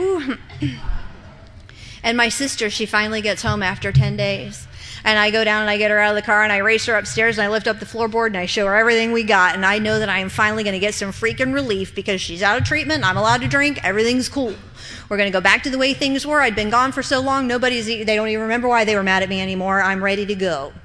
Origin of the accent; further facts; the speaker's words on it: Akron, Ohio, United States; Now, I just told you I grew up right outside of Akron, Ohio, which is where Alcoholics Anonymous was founded.